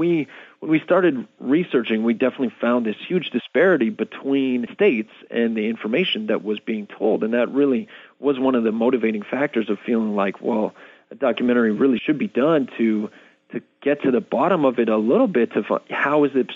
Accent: Edmonton, Alberta, Canada; We knew of each other from the industry here in Alberta. We're from Edmonton and she's from Calgary, just about 3 hours driving distance apart from each other.

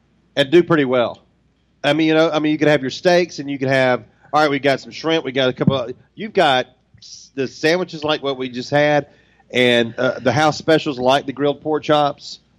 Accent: Waycross, Georgia, United States; I grew up in Waycross, Georgia, and we love to go somewhere on Friday and Saturday nights to eat.

